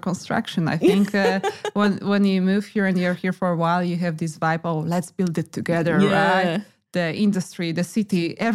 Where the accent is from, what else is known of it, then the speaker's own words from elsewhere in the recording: Poland; let's keep in mind that we are from Poland. So winter is pretty tough and you just want to escape cold.